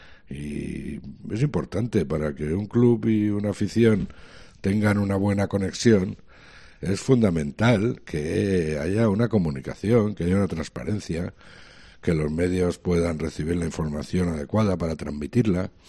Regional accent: Aragon, Spain; el día 17 voy a estar en mi pueblo, que está cerca de Calatayud

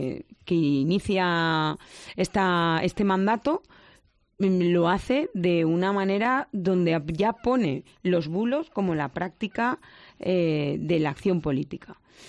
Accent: Valencian Community, Spain; desgraciadamente lo digo como valenciana

